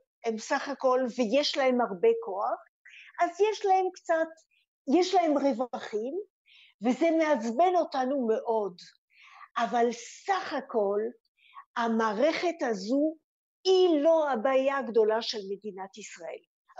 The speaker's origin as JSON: {"language": "Hebrew", "country": "France", "tie": "born or raised there", "also_born_or_lived": "United States", "lives_now": "Israel", "said": "ובזכות זה שהיינו בצרפת, אז קיבלתי חינוך טוב שאפשר לי לסיים בגרות, לנסוע לארצות הברית"}